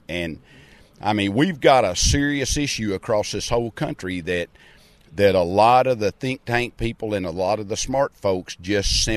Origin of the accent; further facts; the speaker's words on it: Arkansas, United States; I am from Arkansas.